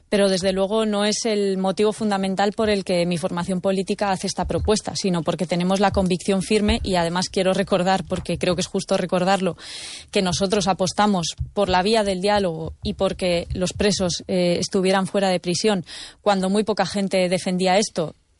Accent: Navarre, Spain; Yo que soy navarra, en nuestras tierras diré que está como muy enraizado y es muy profundo

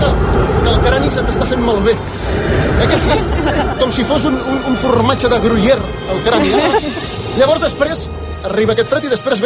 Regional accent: Barcelona, Catalonia, Spain; jo sóc una rata de ciutat, tu ho saps bé. Tota la meva vida ha transcorregut aquí, no m'he mogut d'aquí, sóc molt de Barcelona.

